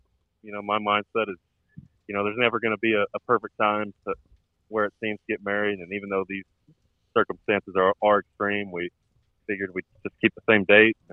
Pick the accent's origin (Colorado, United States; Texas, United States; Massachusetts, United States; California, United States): Texas, United States; Plano; I'm living back in Plano right now, my hometown, just north of Dallas.